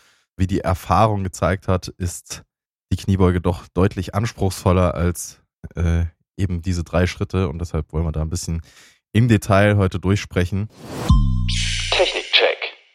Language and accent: German; Leipzig, Saxony, Germany; ich komme aus Leipzig.